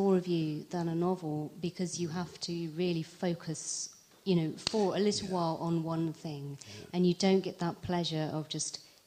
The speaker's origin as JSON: {"language": "English", "town": "Abingdon", "region": "South East England", "country": "United Kingdom", "tie": "born or raised there", "said": "No, I set it in my hometown, which is Abingdon near Oxford."}